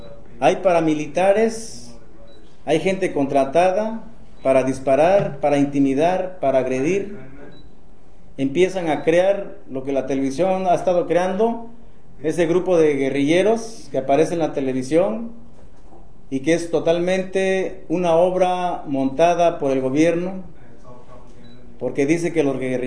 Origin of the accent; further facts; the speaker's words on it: Oaxaca, Mexico; now in United States; no solamente en Oaxaca. Nosotros como magisterio oaxaqueño somos la parte muy importante